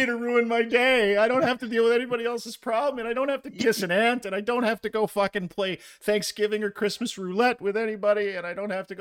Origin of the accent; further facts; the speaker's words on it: United Kingdom; I'm British, and I can tell you that's not like an analogy.